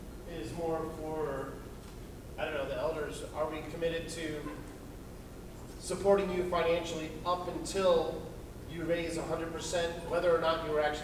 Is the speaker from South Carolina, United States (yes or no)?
no; New Jersey, United States; Yeah, I'm from Jersey.